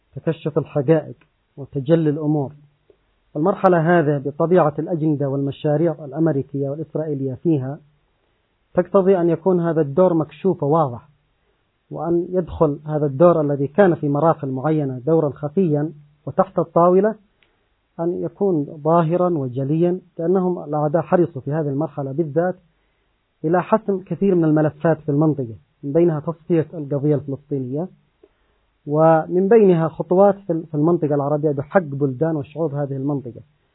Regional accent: Yemen; سواء عندنا في اليمن

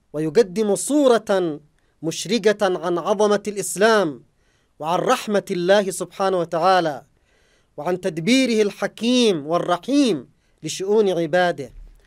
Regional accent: Yemen; وأكبر عرس قد أقيم في بلدنا اليمن على مر التاريخ

